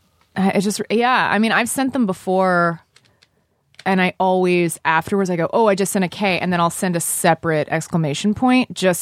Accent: Texas, United States; now in New York, United States; I think growing up in Texas, there were no real examples of like, this is a path that you can pursue

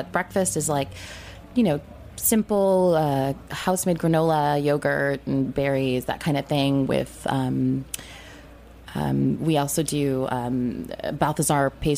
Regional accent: New England, United States; I'm a beach girl. I grew up in New England on the beach, so for me, like, a beach day, a pool day is all about a burger and a good barbecue menu.

